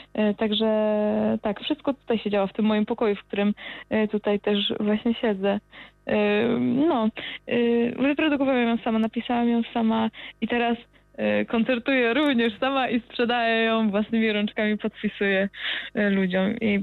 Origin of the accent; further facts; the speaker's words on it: Poznań, Greater Poland Voivodeship, Poland; Tak, jestem z Poznania. Poznanianka z krwi i kości.